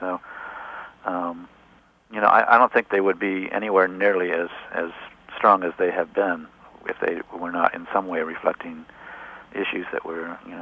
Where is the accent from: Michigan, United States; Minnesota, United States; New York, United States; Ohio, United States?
Ohio, United States; Cleveland; Cleveland, Ohio. It wasn't like I was living out in the middle of a holy roller territory.